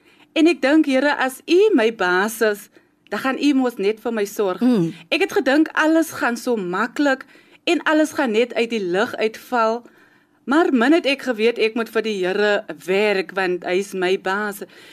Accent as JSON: {"language": "Afrikaans", "town": "Kraaifontein", "region": "Western Cape", "country": "South Africa", "said": "van Kryfontein, ek bly binne die Knights."}